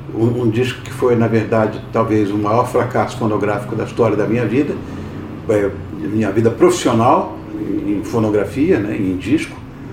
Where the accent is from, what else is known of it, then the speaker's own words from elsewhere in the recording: Rio de Janeiro, Brazil; now in São Paulo, Brazil; eu sou carioca e os meus primeiros discos foram gravados no Rio de Janeiro.